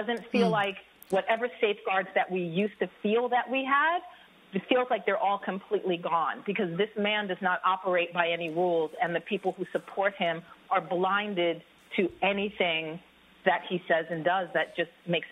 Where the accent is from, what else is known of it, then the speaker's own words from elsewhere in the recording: New York City, New York, United States; I'm actually from New York City originally.